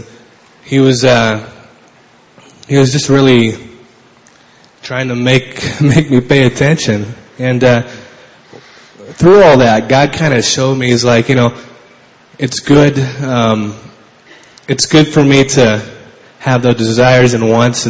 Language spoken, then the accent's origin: English; Washington, United States; I'm from Washington State.